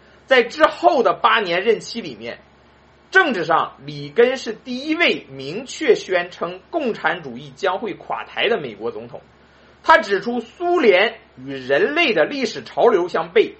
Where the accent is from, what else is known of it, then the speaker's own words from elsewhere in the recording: China; 也许对我们这些来自中国大陆的人来说啊，1980年是一个春天